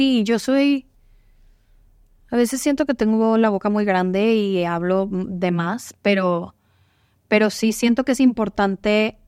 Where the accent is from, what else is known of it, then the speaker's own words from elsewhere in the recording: Monterrey, Nuevo León, Mexico; moved away as an adult; now in United States; soy de Monterrey. No es como que no soy mexicoamericana, o sea, yo soy 100% mexicana, nacida y crecida en México y pues llevo poco tiempo en Estados Unidos relativamente.